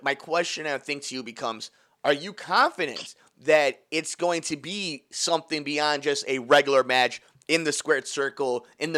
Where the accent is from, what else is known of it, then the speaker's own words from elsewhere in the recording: Chicago, Illinois, United States; Chicago, build a better stadium so I could please see a WrestleMania in my hometown.